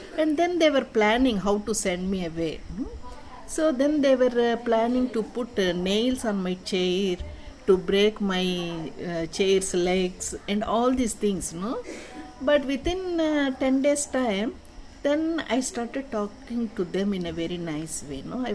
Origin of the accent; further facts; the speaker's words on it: Andhra Pradesh, India; English is a second language; moved away; So actually I came from Andhra Pradesh, a neighboring state, to Tamil Nadu.